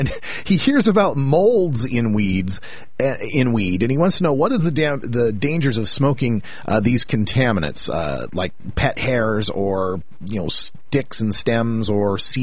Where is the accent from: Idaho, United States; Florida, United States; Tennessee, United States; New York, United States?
Idaho, United States; my home state, my birth state of Idaho, on the line.